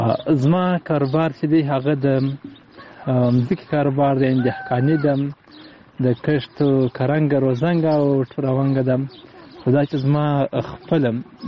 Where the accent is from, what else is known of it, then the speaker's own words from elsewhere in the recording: Helmand, Afghanistan; د هلمند ولایت د ندلی ولسوالۍ نه